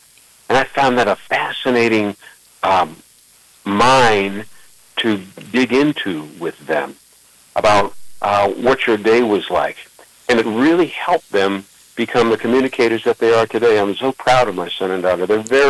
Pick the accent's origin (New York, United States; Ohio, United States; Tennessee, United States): Ohio, United States; Youngstown; I'm from Youngstown, Ohio, as a matter of fact, and grew up there on the east side of town and spent a year at Youngstown State University.